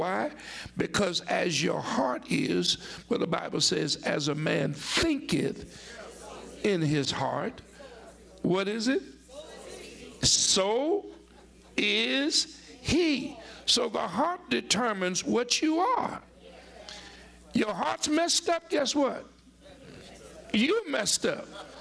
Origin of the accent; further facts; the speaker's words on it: New Orleans, Louisiana, United States; From New Orleans, a lot of them folk, I'm from the Mighty Nine.